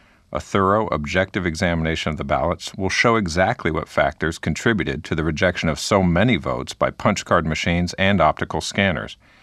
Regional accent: Tallahassee, Florida, United States; even though Tallahassee is my hometown, where I went to high school.

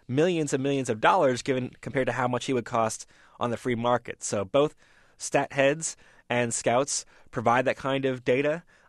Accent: Michigan, United States; I grew up in Michigan.

